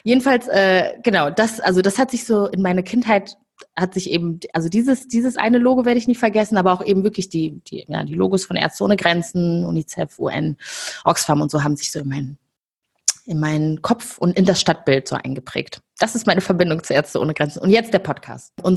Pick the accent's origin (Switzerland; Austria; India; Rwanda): Rwanda; now in Germany; Also ich bin ja in Ruanda, in Ostafrika geboren und aufgewachsen auch zum Teil.